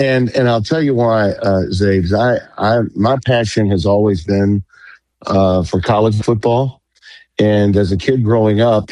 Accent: New Orleans, Louisiana, United States; I think that being born and bred in the Deep South, my passion was always more collegiate. When I was raised in the 50s and 60s, you know, we didn't have an NFL franchise in New Orleans yet.

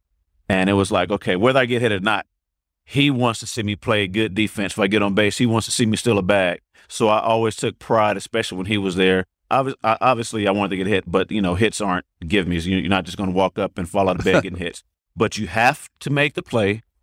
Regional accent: California, United States; but they all knew I'm from the Bay.

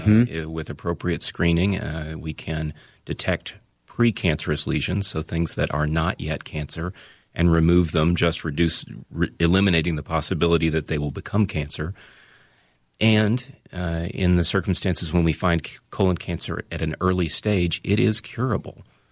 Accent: Birmingham, Alabama, United States; moved away as an adult; now in Minnesota, United States; So I grew up in Birmingham, Alabama, and went to medical school there. I came to Minnesota to pursue a career in general surgery

